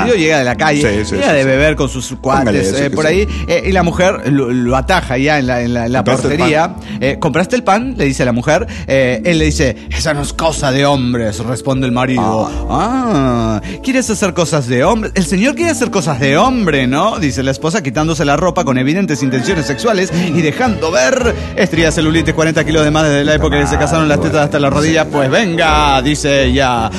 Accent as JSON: {"language": "Spanish", "town": "Cuernavaca", "region": "Morelos", "country": "Mexico", "said": "de Cuernavaca, Morelos, México."}